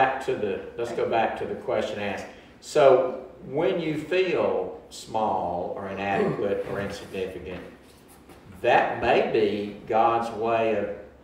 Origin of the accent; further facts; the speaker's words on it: Jackson, United States; I growing up in Jackson at the time, I wanted to know